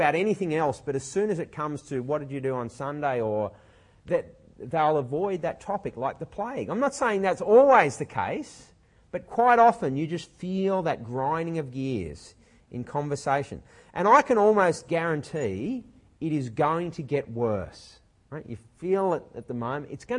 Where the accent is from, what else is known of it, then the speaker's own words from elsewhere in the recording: Australia; So growing up in Australia as a Christian, or becoming a Christian in Australia, is far less dangerous.